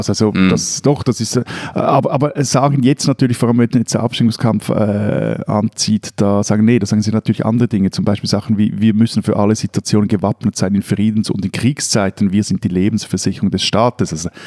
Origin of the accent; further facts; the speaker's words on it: Switzerland; Aber ja, die Reaktionen bei dir sind sehr wahrscheinlich ähnlich, wie sie bei uns in der Schweiz wären.